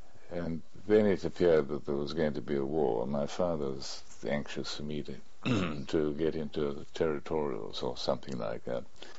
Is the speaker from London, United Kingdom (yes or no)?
yes; Hampstead, London, United Kingdom; born there; I was born in Hampstead on the 17th of March, 1918.